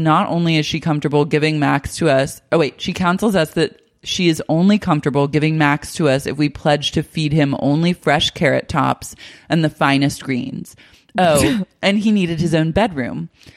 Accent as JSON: {"language": "English", "country": "Australia", "said": "Keep in mind, I'm Australian and didn't really realize that health and dental insurance were totally different."}